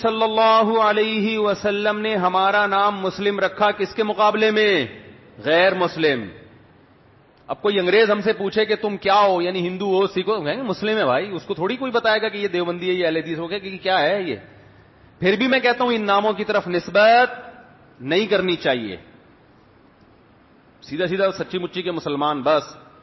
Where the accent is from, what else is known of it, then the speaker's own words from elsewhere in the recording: Pakistan; مجھ سے پوچھیں گے، میں کہتا ہوں میں پاکستانی، تو کہیں گے ہم کیا جاپانی لگ رہے ہیں آپ کو شکل سے؟